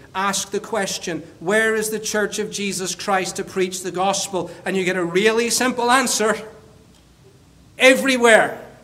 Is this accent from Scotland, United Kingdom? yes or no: no; Northern Ireland, United Kingdom; I grew up in Northern Ireland.